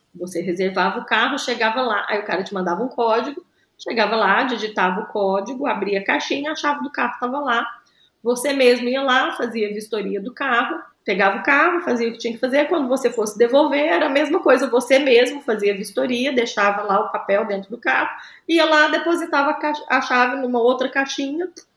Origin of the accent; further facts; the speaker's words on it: Brazil; also born or lived in Switzerland / Germany; now in Spain; Um choque para mim da Espanha, e sendo brasileira, né? Mas assim, lá, 4 anos na Suíça, 4 anos e meio na Alemanha.